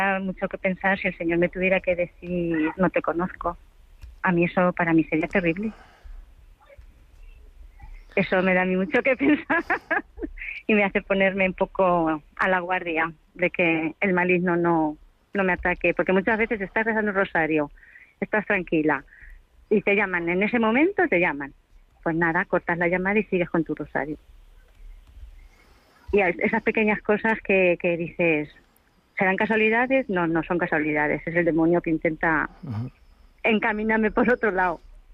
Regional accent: Madrid, Community of Madrid, Spain; Yo soy de Madrid, pero estoy aquí en Campo Amor veraneando.

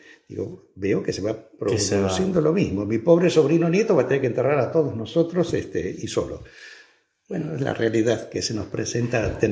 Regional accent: Buenos Aires, Argentina; me presentaba como un gallego de la quinta provincia, ¿no es cierto? Un porteño de Buenos Aires, donde, bueno, en casa no hablaba mi padre ni mi abuela, hablaban con sus hijos, no hablaban gallego, pero lo entiendo.

